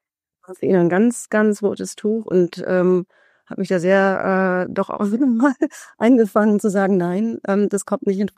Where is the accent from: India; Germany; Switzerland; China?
Germany; Düsseldorf, North Rhine-Westphalia; ich bin in Düsseldorf geboren und aufgewachsen.